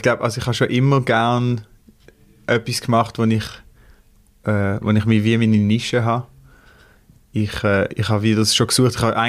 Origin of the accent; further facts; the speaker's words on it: Basel, Basel-Stadt, Switzerland; Und ich bin in Basel aufgewachsen.